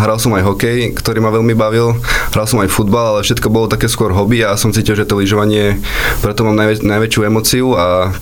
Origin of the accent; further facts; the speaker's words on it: Prešov Region, Slovakia; Tak ja som rodený Tatranec aj aktuálny